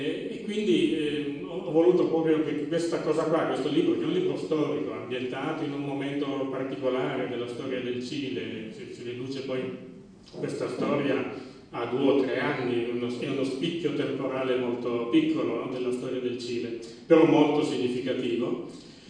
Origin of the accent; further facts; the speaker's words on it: Turin, Piedmont, Italy; born there; nato a Torino.